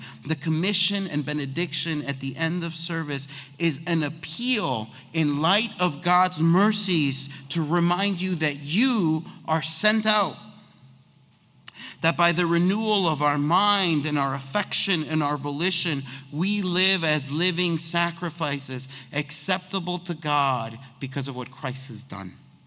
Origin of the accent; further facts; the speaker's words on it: Chicago, Illinois, United States; Because we grew up in Chicago. So what's going on in Chicago in January? It's cold and there's a bunch of snow everywhere.